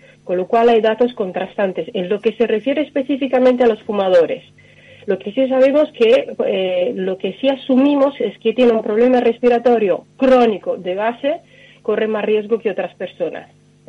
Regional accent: Italy; Yo soy italiana, he seguido el tema de la situación italiana desde el primer día.

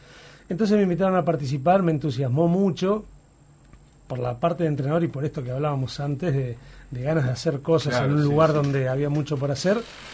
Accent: Montevideo, Uruguay; Yo soy de Capurro, Bellavista.

